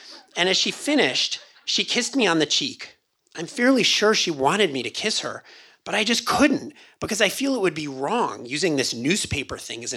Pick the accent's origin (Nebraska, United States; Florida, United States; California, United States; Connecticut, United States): Connecticut, United States; New Haven; Molly and I became friends in junior high growing up in New Haven, Connecticut.